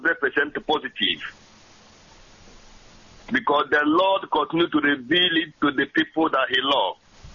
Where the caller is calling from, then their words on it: Trondheim, Trøndelag, Norway; I am calling from Trondheim, Norway.